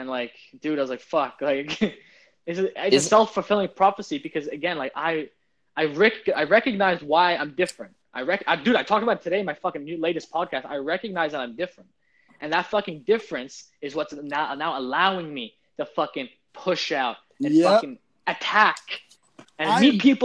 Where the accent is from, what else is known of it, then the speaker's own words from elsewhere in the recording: Australia; growing up in Australia, I was introverted.